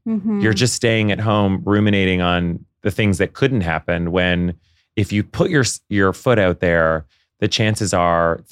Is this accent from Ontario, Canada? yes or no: yes; Ottawa, Ontario, Canada; I grew up in Ottawa, Canada.